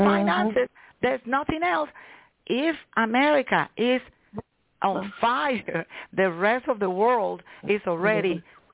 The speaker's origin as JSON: {"language": "English", "country": "United States", "said": "before being an immigration attorney, I am an American. I am an American"}